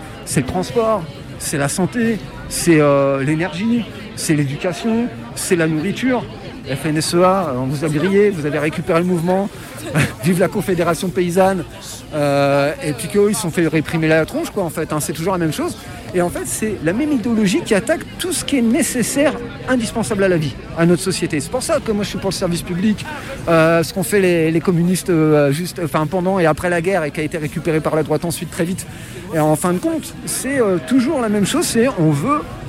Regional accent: Creil, Hauts-de-France, France; born there; moi je suis né à Creil, je considère depuis longtemps que c'est déjà la banlieue, c'était notre terrain de jeu ici.

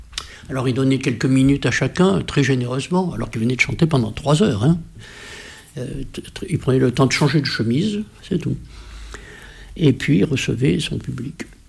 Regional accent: France; nous sommes français, nous parlons français.

